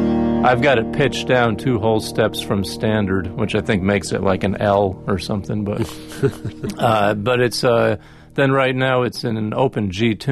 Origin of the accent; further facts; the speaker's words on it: New Jersey, United States; I don't know about cowboy stuff because I'm from New Jersey.